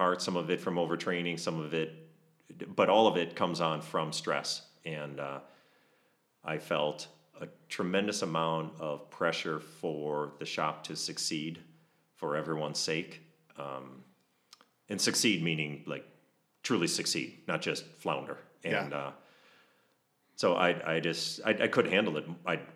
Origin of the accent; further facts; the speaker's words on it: Illinois, United States; So I grew up in Illinois. I went to Iowa State, actually, which is where I met my wife.